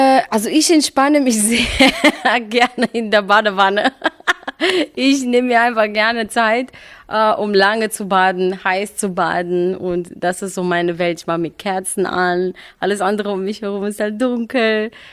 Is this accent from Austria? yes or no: no; Romania; Also bei uns in Rumänien, ich bin in Großstadt aufgewachsen